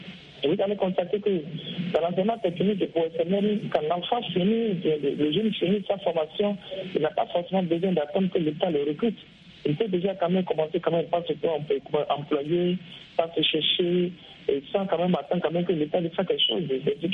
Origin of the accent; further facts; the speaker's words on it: Benin; et chez nous au Bénin ici.